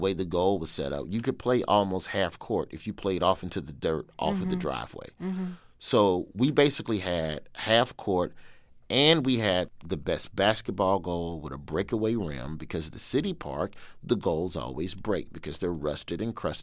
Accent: Birmingham, Alabama, United States; moved away as an adult; So I grew up in Birmingham, Alabama, on the west side. The neighborhood is called West End. Zip code 35211, one of the worst zip codes in the city in terms of crime statistics at the time.

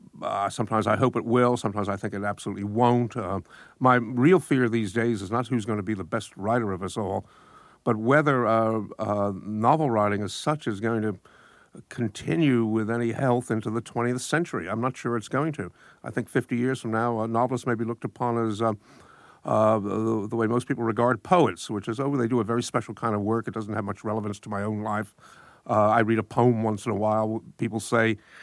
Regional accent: Brooklyn, New York, United States; I grew up in Brooklyn, and we didn't ignore strength in Brooklyn, but it wasn't. I grew up in a reasonable neighborhood, reasonable middle class neighborhood

